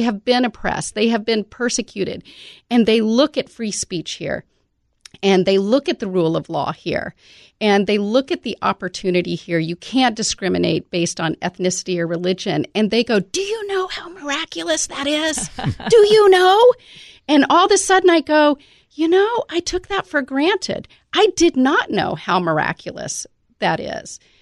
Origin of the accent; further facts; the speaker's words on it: United States; I'm an American. I have children.